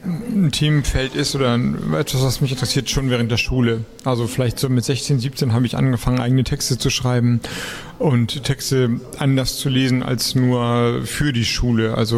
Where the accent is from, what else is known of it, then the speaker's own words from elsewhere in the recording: Kiel, Schleswig-Holstein, Germany; Stimmt, ich meine, Kiel ist meine Heimatstadt